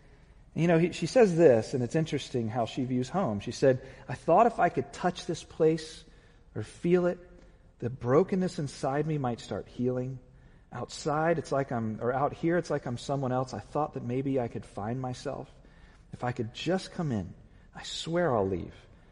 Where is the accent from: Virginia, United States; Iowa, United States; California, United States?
Virginia, United States; I'm from Virginia. I have an excuse, whatever.